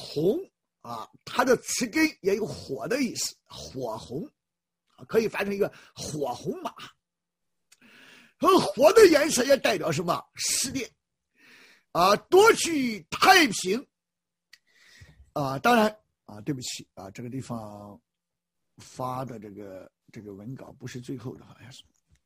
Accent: China; 执行侠，我们中国人说。

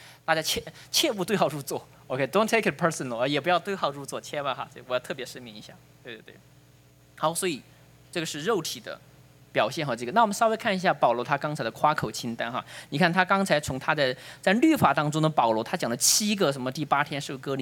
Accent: China; 我们中国人遇到问题就跑嘛，对，刚开始忍嘛，忍了不行就跑

